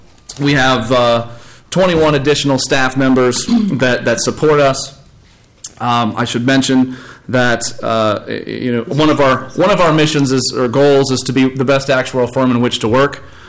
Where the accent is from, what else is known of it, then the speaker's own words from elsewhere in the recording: Florida, United States; whether it be in Louisiana or Florida, my home state. I'm actually located in Fort Myers, Florida, in the southwest part of Florida by Naples.